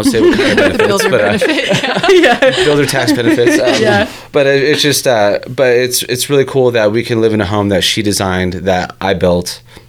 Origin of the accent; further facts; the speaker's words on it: Park City, Utah, United States; I'm from Park City originally, and I met her in Florida.